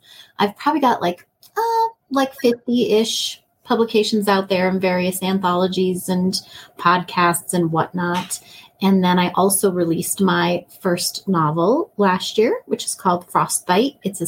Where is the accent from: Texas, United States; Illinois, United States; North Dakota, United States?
North Dakota, United States; Yes, I'm originally from North Dakota. And I have many unpleasant weather memories.